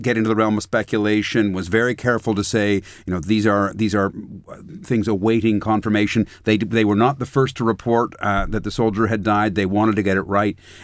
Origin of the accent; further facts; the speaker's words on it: Canada; as a Canadian and as a reporter who's spent a lot of time in the House of Commons and in Ottawa